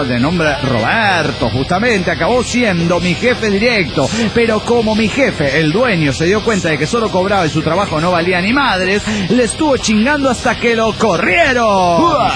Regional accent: Guadalajara, Jalisco, Mexico; Hola, ¿cómo están? … de Guadalajara, Jalisco, México.

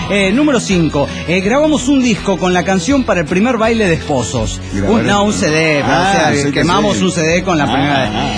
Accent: Alejandra, Santa Fe, Argentina; now in Córdoba, Argentina; No soy cordobés. Soy de Santa Fe, soy de Alejandra. Hace como 6 o 7 años que estoy aquí trabajando.

